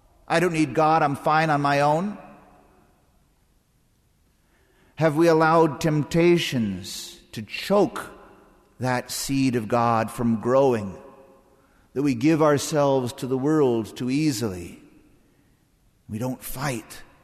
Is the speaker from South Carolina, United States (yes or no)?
no; Texas, United States; Did I mention that I'm from Texas?